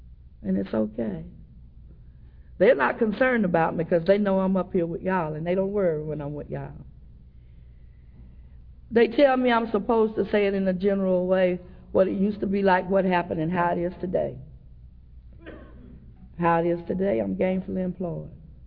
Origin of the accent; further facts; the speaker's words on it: Brunswick, Georgia, United States; born there; I was born in Brunswick, Georgia. And I have a brother who is 13 years older than me.